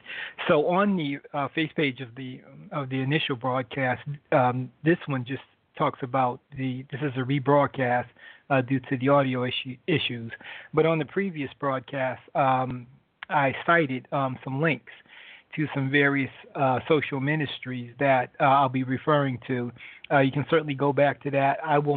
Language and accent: English; Connecticut, United States; also born or lived in Boston; now in Atlanta, United States; We know that. I grew up in New England. I come from New England. Yes, I'm a Patriots fan. I grew up in Connecticut, and I came to Atlanta, Georgia from Boston, Massachusetts, which I lived there for 15 years.